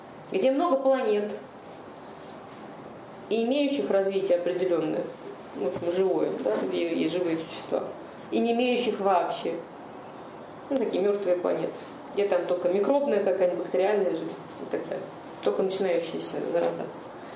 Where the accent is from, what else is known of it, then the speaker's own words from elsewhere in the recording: Russia; Я вообще россиянка, живу в Подмосковье.